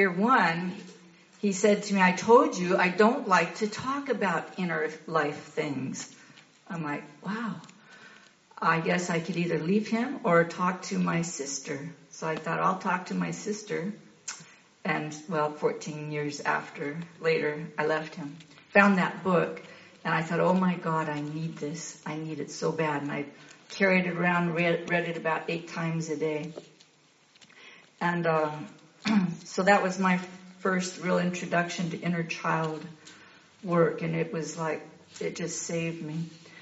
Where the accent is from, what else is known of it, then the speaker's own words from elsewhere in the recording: Seattle, Washington, United States; born there; So I was born in Seattle, 6 of 10 children, big Catholic family.